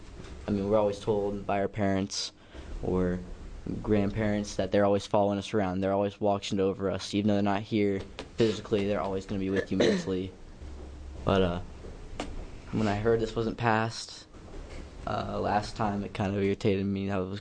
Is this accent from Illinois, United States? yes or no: no; Tangent, Oregon, United States; I'm from Tangent, Oregon.